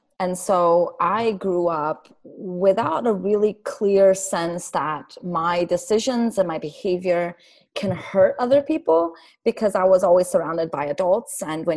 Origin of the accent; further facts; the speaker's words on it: United States; Yeah, to me, the idea of adulting, I'm American, so I pronounce it differently than you